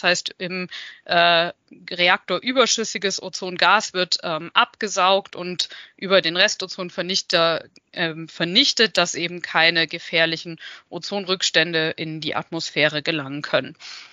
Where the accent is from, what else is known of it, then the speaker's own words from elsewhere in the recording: Baden-Württemberg, Germany; werden mich die Wege ans Kompetenzzentrum Spurenstoffe Baden-Württemberg tragen, also in meine alte Heimat zurück